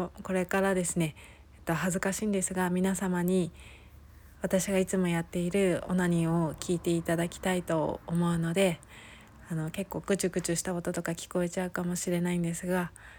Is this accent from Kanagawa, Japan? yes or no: yes; Yokohama, Kanagawa, Japan; 出身地は横浜になります。生まれも育ちも横浜です。